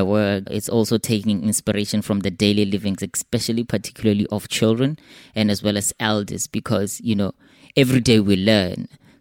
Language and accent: English; Pretoria, Gauteng, South Africa; also born or lived in Limpopo; I was born in Limpopo, and for a couple of years, up until maybe I was seven, I was relocated to go and live in Gauteng, and that is Pretoria.